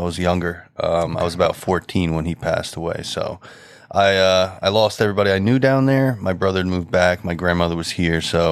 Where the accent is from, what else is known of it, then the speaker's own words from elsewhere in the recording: North Carolina, United States; also born or lived in San Diego / New Jersey; So my father, he was in the Navy, so I was born in San Diego, actually. And then we bounced around. We ended up back in New Jersey. And by the third grade, he moved us down to North Carolina. And so I spent the better part of my life down there.